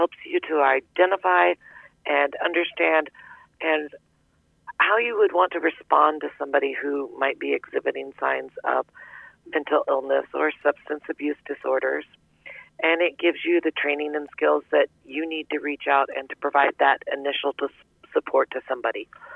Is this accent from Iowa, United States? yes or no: yes; Iowa, United States; also born or lived in Texas; I grew up in Southwest Iowa. I'm a Taylor County girl by way of a little time in Texas, but Southwest Iowa has always been my home.